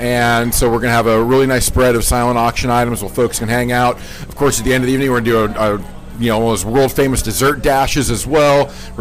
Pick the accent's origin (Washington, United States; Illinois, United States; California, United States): Washington, United States; Gig Harbor; I grew up out in Gig Harbor and come from a Croatian fishing family.